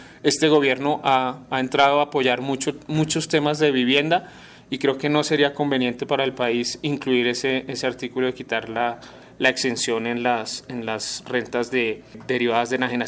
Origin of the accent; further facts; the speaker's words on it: Colombia; y ahí los que vamos a pagar las consecuencias somos los colombianos